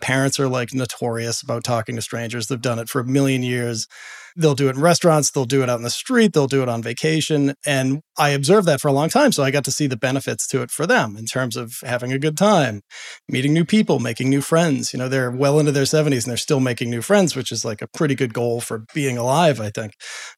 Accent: Boston, Massachusetts, United States; I grew up in Boston.

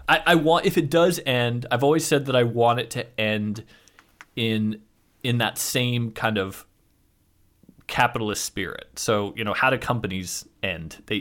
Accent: United States; I think because I am an American and I have this sense that we all do, that we're all going to be rich and successful

